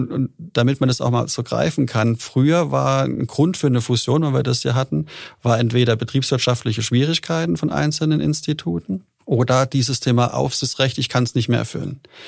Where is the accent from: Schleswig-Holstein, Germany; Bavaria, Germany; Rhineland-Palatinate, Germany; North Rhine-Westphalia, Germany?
Rhineland-Palatinate, Germany; Wir sind ja aus Rheinland-Pfalz.